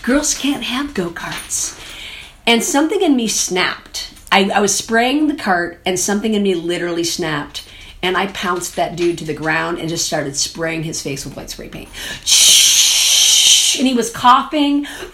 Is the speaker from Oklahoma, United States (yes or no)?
no; Michigan, United States; Well, I grew up in a suburb of Detroit, in Michigan, and pretty fun childhood